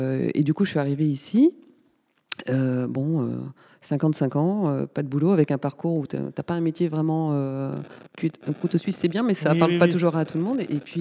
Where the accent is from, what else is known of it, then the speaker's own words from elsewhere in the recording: Paris, Île-de-France, France; born there; je suis née à Paris, d'un père italien, d'une mère espagnole.